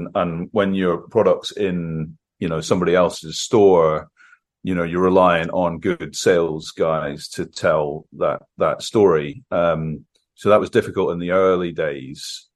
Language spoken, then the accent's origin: English; Scotland, United Kingdom; inspired by my memories of growing up in Scotland